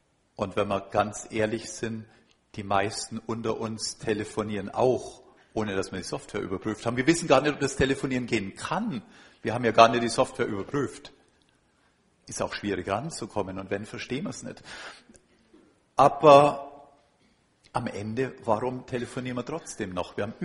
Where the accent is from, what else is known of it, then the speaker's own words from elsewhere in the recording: Karlsruhe, Baden-Württemberg, Germany; Ich komme ja aus Karlsruhe